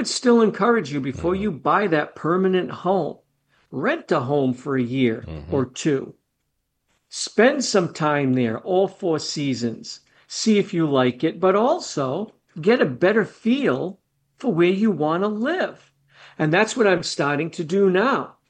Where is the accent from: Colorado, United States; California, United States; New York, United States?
Colorado, United States; When people hear, still now, I'm from Colorado, and if they haven't met me yet, they don't know why I want to move.